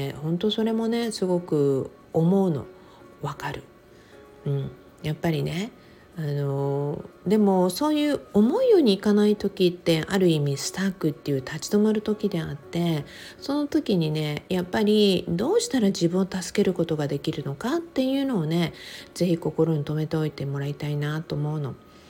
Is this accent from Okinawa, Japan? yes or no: yes; Okinawa, Japan; やっぱり沖縄に生まれ育った私としては